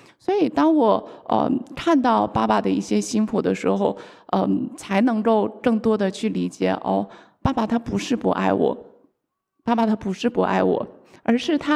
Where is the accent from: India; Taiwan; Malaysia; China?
China; Jilin; now in Qingdao, China; 那我工作的时候很多人知道我是在山东青岛工作，但我的老家是在东北，在吉林。